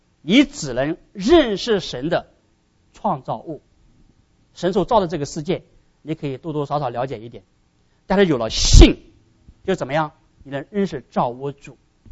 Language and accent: Chinese; China